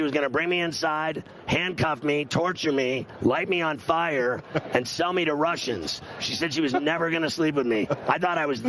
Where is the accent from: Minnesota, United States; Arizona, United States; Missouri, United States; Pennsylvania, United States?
Pennsylvania, United States; Pittsburgh; I was from Pittsburgh as a kid.